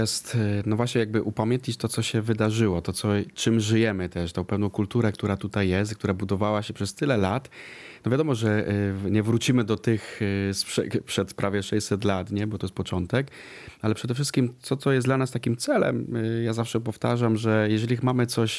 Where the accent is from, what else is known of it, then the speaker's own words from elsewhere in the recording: Boguchwała, Subcarpathian Voivodeship, Poland; bo ja pochodzę z gminy Bogufała